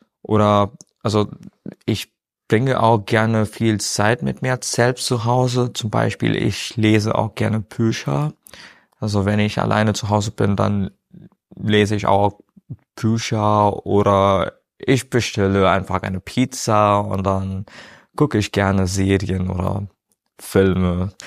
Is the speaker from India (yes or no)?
yes; India; ich selber als Inder